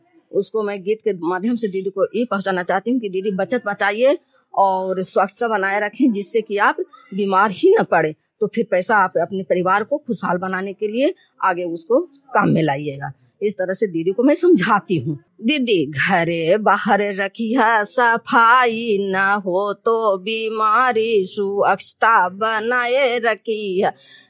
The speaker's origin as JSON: {"language": "Hindi", "town": "Narsanda", "region": "Bihar", "country": "India", "tie": "born or raised there", "said": "मैं चंडी ब्लॉक के नरसंडा गांव की रहने वाली हूँ।"}